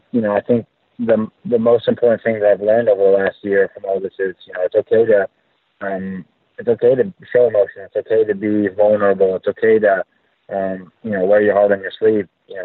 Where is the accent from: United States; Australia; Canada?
United States; which is definitely a fun stretch for us being an American